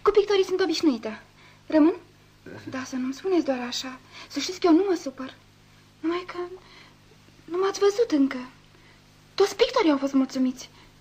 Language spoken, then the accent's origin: Romanian; Argeș, Romania; Din Argeș.